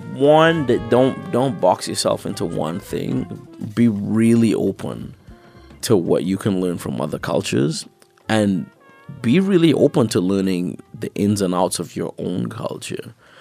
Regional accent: Trinidad & Tobago; So like even though I'm from Trinidad, my great-grandfather's from Martinique, my great-grandmother's from Montserrat.

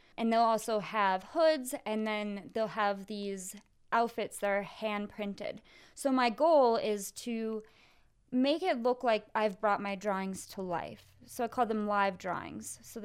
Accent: Appleton, Wisconsin, United States; also born or lived in Minnesota; I am from the Midwest, Appleton, Wisconsin, and Minnesota.

